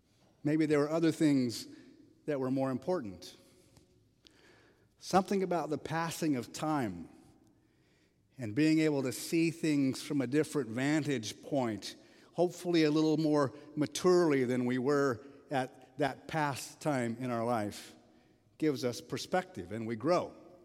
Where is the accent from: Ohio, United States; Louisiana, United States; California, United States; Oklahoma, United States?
Oklahoma, United States; Now, know that I grew up in Oklahoma.